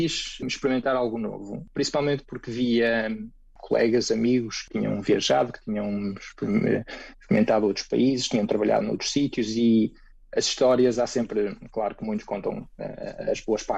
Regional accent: Portugal; moved away; nós quando saímos de Portugal, todos procuramos algo melhor em termos de salário

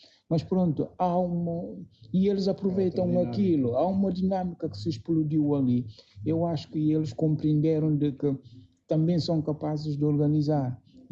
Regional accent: Guinea-Bissau; Quando digo com a África, quem não sabe pode pensar que não sou africano. Sou africano da Guiné e pronto.

